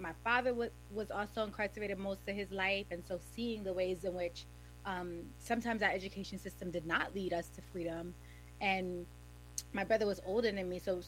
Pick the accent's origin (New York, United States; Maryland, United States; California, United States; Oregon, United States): New York, United States; Brooklyn; I'm from Brooklyn, New York, come from a very, like, working class family.